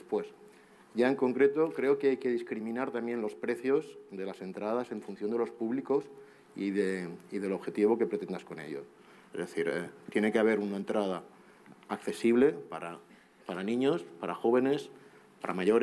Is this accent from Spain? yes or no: no; United States; De donde vengo yo, de los Estados Unidos, pagas tres veces la entrada cuando vas al estreno de un amigo